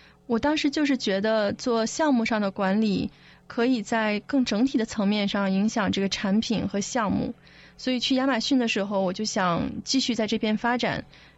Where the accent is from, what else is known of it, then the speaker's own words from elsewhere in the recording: Harbin, Heilongjiang, China; 好的，从小开始吧，哈，我是哈尔滨人